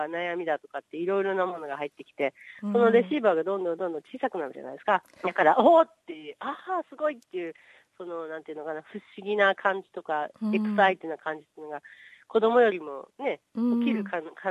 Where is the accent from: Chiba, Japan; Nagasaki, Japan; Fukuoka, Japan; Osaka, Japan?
Osaka, Japan; 私もほら、大阪出身なんで、